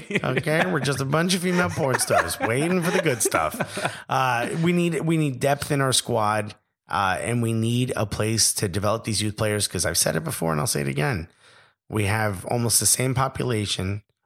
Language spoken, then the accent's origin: English; New York, United States; accent: New York; It's like when I went to LA and I came back and my New York accent was hard, like was bigger.